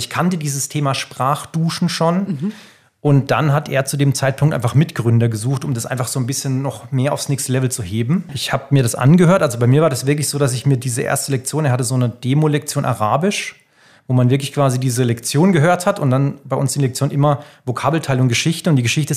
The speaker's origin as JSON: {"language": "German", "town": "Ihringen", "region": "Baden-Württemberg", "country": "Germany", "said": "also ich komme aus Iring am Kaiserstuhl"}